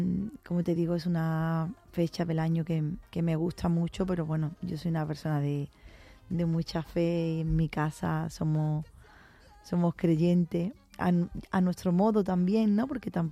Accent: Cádiz, Andalusia, Spain; En Cádiz, en mi tierra, pues las versas

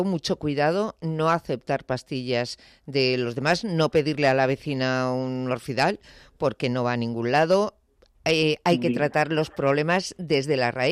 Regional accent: Spain; como somos los españoles en este sentido

